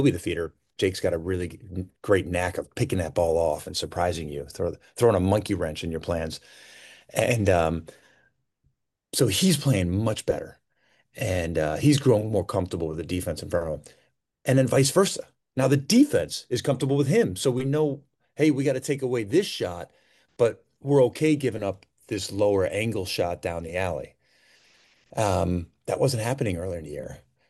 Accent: Lafayette, New York, United States; I grew up in Lafayette, New York, and as I got older, I got to play on the Ostrom, the Gordie Ostrom Athletic Fields

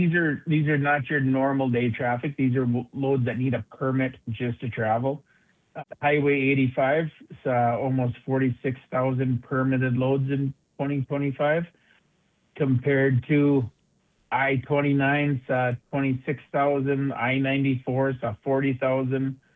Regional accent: Watford City, North Dakota, United States; So Watford City is my hometown. I graduated high school here. I graduated with a class of 42.

